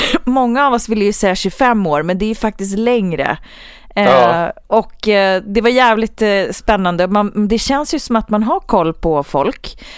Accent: Uppsala, Uppsala County, Sweden; Så jag tänker att I will take you till min hemstad nu, Uppsala.

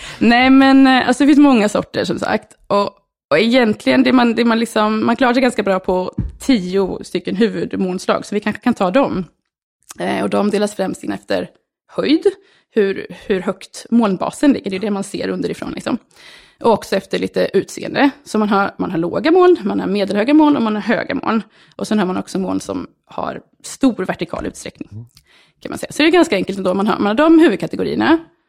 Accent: Norrköping, Östergötland, Sweden; Visserligen född och uppväxt i Norrköping, så jag kanske utsatts för lite meteorologi.

